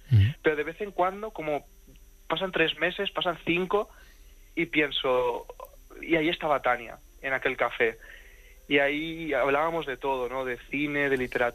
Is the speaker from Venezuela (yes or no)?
no; Valencian Community, Spain; now in Madrid, Spain; Yo ahora tengo 23, sí. ¿Vale? Y estoy viviendo en Madrid desde hace ya 5. Pero yo cuando tenía 16 estaba todavía en Valencia, en mi pueblo, que es de donde yo soy